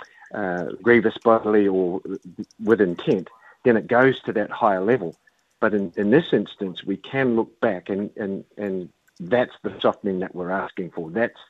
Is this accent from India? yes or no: no; New Zealand; now in Australia; no, I'm a New Zealander.